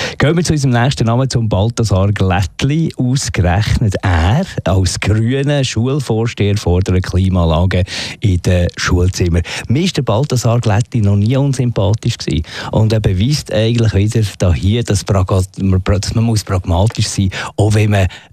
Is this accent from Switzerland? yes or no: yes; Switzerland; als Schweizer